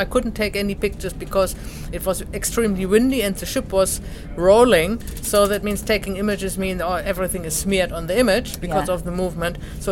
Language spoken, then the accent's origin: English; Germany; now in South Africa; I'm from Germany, but I live in South Africa.